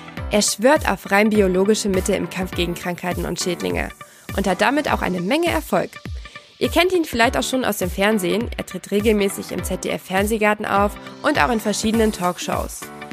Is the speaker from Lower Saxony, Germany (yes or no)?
yes; Bückeburg, Lower Saxony, Germany; Ich komme nämlich ursprünglich aus Bückeburg.